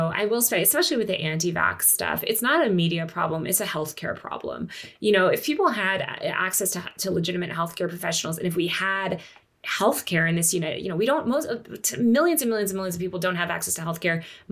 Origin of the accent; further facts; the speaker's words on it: New York City, New York, United States; I don't live in New York anymore, but as a New Yorker, I feel like a lot of like hometown loyalty to stuff like that.